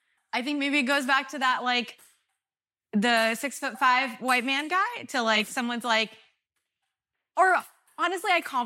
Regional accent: Pakistan; moved away; Like I don't, like I came here from Pakistan and blah, blah, blah.

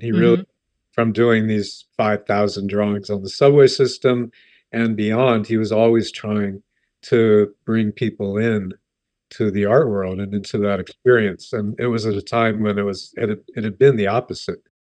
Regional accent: Pennsylvania, United States; I'm from Pennsylvania.

